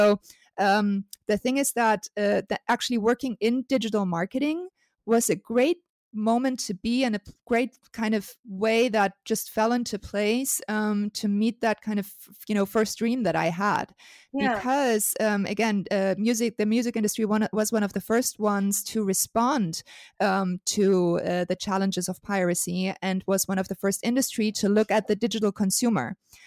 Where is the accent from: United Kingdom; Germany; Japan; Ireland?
Germany; also born or lived in California, United States; growing up in Germany, I did spend some time in the US, in California, actually. Went back to Germany